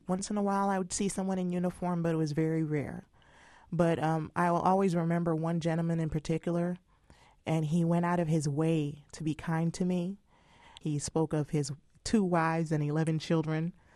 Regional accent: Panama; now in United States; Aunts, uncles, cousins have served in the military from the time we immigrated from Panama to the U.S.

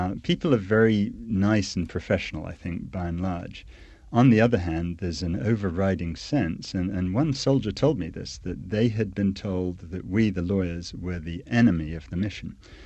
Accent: United States; I'm American. I know it sometimes doesn't sound like it on the radio, but we all have to be American citizens to go there.

